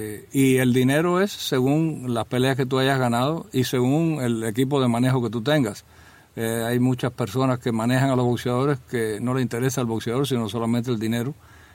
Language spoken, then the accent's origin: Spanish; Havana, Cuba; Me crié en Mantilla, nací en Santo Suárez, allá en La Habana, pero me crié en Mantilla, donde había tremendo gimnasio de boxeo.